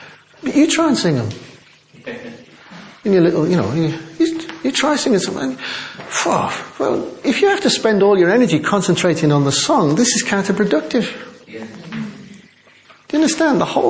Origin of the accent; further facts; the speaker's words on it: Liverpool, North West England, United Kingdom; and I come from Liverpool, so, you know.